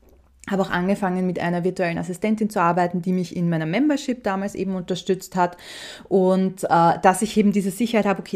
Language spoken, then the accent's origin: German; Austria; bei mir hört man raus, ich bin Österreicherin. Ich nutze halt hier und da Wörter, die jetzt vielleicht Deutsche nicht so verwenden oder Schweizer.